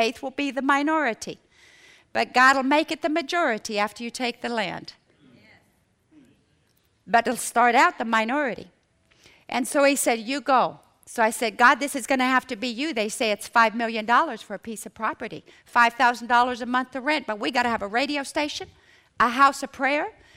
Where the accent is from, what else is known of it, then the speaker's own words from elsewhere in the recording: Philippines; For a Muslim group of terrorists, which was where I grew up in the Philippines.